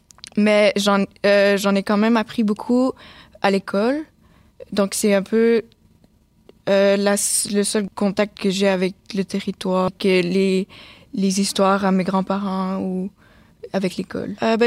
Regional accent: Maniutenam, Quebec, Canada; Je suis née ici, à Sept-Îles. J'ai grandi à Maniutenam. J'ai vécu toute ma vie là, je n'ai jamais bougé. Je suis allée au primaire aussi à Tishtishnu. À Maniutenam.

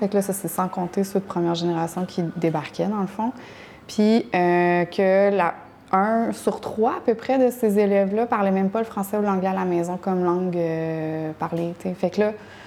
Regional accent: Longueuil, Quebec, Canada; Moi, j'ai grandi à Longueuil. On était majoritairement blancs. Tu sais, je veux dire, c'était à Montréal que je voyais de la diversité

